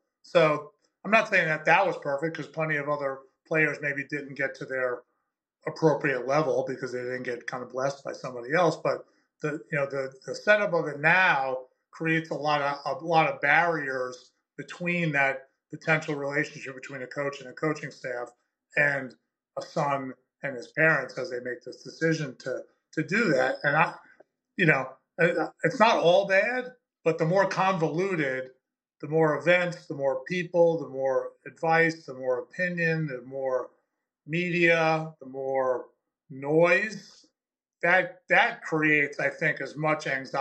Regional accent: New York, United States; accent: Long Island; So if you hate the sound of my Long Island accent, you can check off right now.

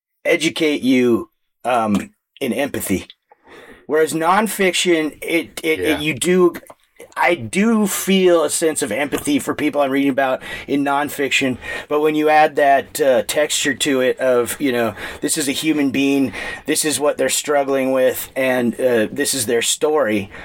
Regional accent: Seattle, Washington, United States; that's what it was to me growing up in Seattle.

